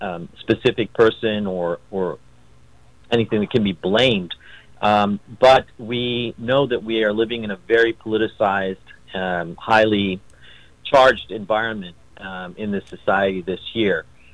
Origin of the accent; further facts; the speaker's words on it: Pennsylvania, United States; calling just north of Philadelphia in northeastern Pennsylvania. So, yes, I'm in Pennsylvania. That's my hometown, home city.